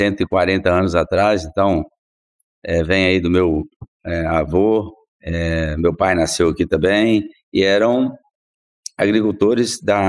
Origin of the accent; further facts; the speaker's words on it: Rio Casca, Minas Gerais, Brazil; Eu sou de Minas, natural aqui de Rio Casca, onde eu estou agora, né?